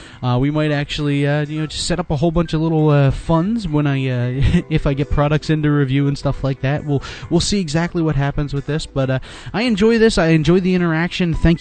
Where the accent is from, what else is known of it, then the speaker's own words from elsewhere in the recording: Philadelphia, Pennsylvania, United States; like I said, I'm from Philadelphia. So I have a very deep, committed relationship to the city.